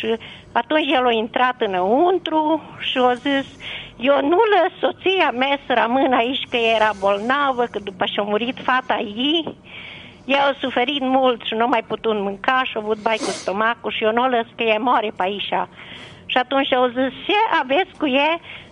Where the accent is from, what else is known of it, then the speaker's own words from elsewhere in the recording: Bonțești, Arad County, Romania; now in Arad, Romania; Eu sunt o soră de la Bonțești. Uh-huh. Dar mi-s mutat aici în Arad, și am 70 de ani. Bunica mea a fost, adică familia mea a fost ortodoxă.